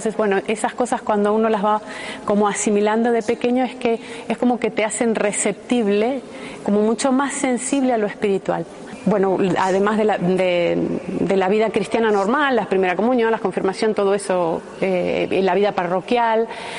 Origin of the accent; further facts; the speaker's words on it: Argentina; now in Salamanca, Spain; soy argentina, vine hace 16 años a España, vine para estudiar y hace 15 años vivo ya en Salamanca.